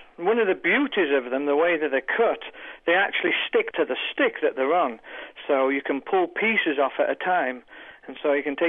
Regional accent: England, United Kingdom; I'm English, but if you have toffee apples or something like

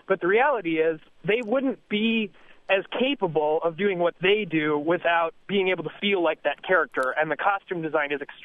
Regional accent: Cleveland, Ohio, United States; now in New York City, United States; So I live in Cleveland originally. I'm from Cleveland, but I my permanent residence right now is New York City

